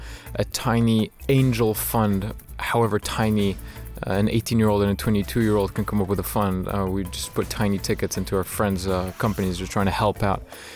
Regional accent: Morocco; also born or lived in Switzerland; now in United States; I grew up in Morocco, a bit in Switzerland, and moved to the US. I lived in New York

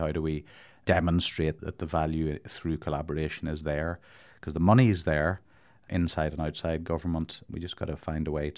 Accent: Ireland; stereotypically as an Irish person, pints of Guinness at the weekend

